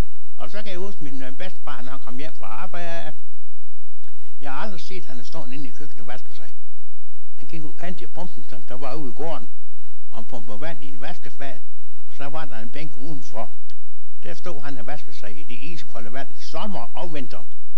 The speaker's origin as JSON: {"language": "Danish", "town": "Thisted", "region": "North Denmark Region", "country": "Denmark", "tie": "born or raised there", "also_born_or_lived": "Copenhagen", "said": "Ja, jeg er født i København 1915 på Rigshospitalet. Men jeg var der kun der i 3 uger. Så blev jeg sendt til Thisted med parketbåden Limfjorden. Ja. Og kom det mine bedsteforældre."}